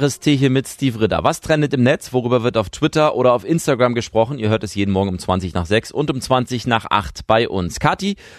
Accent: Northern Germany, Germany; Ich als Norddeutscher freue mich natürlich, dass Werder Bremen in der Bundesliga bleibt

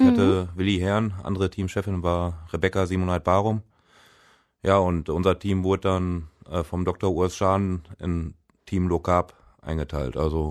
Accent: Ochtrup, North Rhine-Westphalia, Germany; now in Gronau-Epe, Germany; 34 Jahre alt, wohne mittlerweile in Gronau-Epe. Ich bin gebürtiger Ochtrupper, verheiratet, habe 2 Söhne, 8 und 3 Jahre alt.

